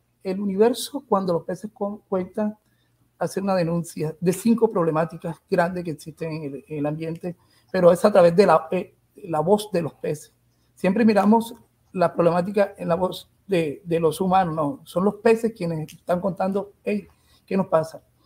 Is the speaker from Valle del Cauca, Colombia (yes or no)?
no; Lorica, Córdoba, Colombia; Bueno, ambos nacimos en Lorica, Córdoba. Tenemos 150 mil habitantes. La mayoría es rural, en el casco urbano somos poquitos.